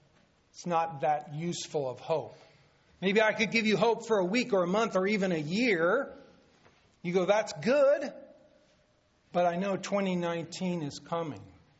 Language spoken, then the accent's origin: English; Ireland; There always has to be bad news. I'm Irish. That's just the way it is.